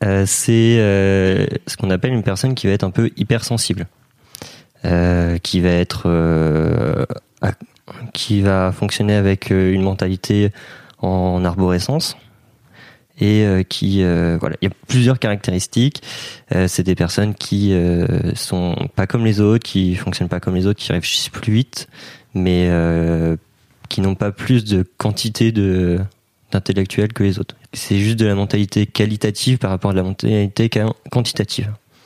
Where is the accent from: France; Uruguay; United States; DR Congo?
France; Brittany; je suis breton et j'ai 22 ans cette année.